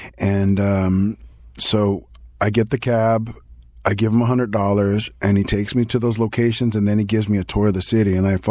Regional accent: New York, United States; now in Los Angeles, United States; being a New Yorker who lived in L.A. most of his life

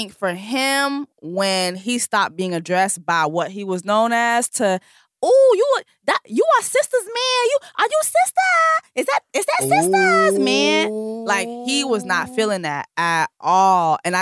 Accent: Haiti; Now, I'm Haitian. I'm from the Caribbean.

